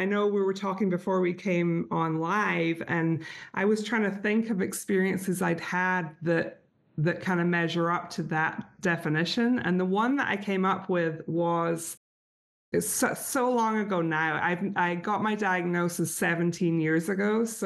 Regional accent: Scotland, United Kingdom; moved away as an adult; now in United States; it's good for people listening to know that I'm Scottish. And so I probably only had lived in America for maybe like a bit more than a year at this point.

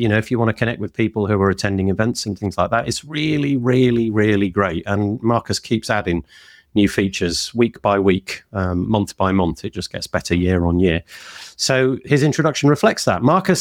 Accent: United Kingdom; And yet as a British person, you read those questions and think, oh, face plant.

